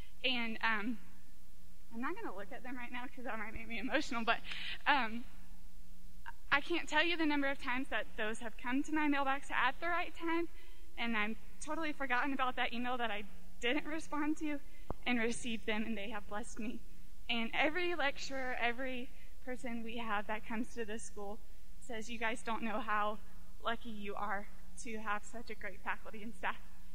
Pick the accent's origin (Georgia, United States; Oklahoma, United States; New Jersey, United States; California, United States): Georgia, United States; moved away as an adult; now in Calgary, Canada; I'm originally from the States, from Georgia, and happily make my home here in downtown Calgary now.